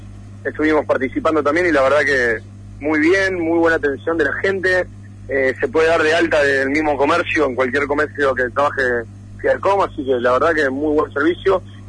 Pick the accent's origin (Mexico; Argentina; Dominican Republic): Argentina; Santa Fe; somos gente de Santa Fe, apostando en Santa Fe